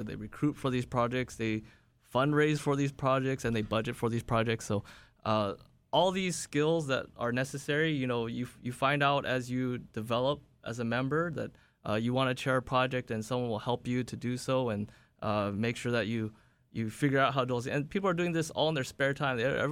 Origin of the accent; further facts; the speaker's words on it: California, United States; I'm not from Hawaii originally. I grew up in California for most of my life. I moved to Hawaii maybe about 6 years ago now.